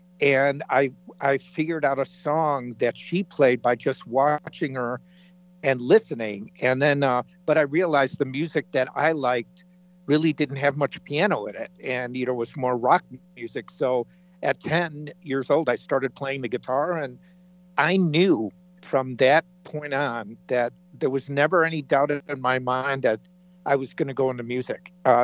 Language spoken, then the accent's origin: English; Illinois, United States; moved away as an adult; now in Los Angeles, United States; And I'm from the Chicago area, so it was from Illinois, and went to music school, got a degree in music. And then right after I graduated college, I moved out